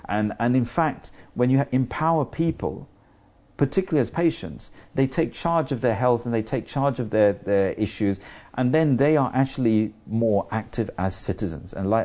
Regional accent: United Kingdom; I have to say I'm very proud of being a British GP

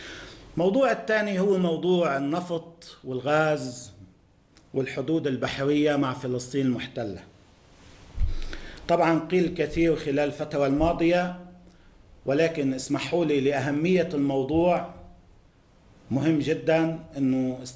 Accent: Lebanon; والتطورات عندنا في لبنان وفي المنطقة وما يجري حولنا

